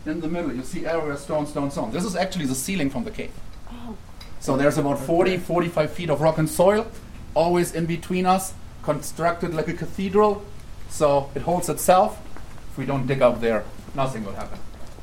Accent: Germany; now in United States; I'm German.

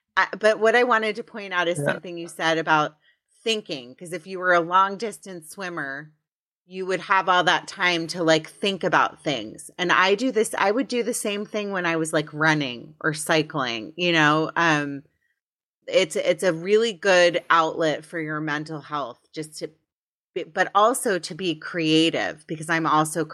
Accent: Potomac, Maryland, United States; I grew up in Potomac, Maryland. Everyone swam.

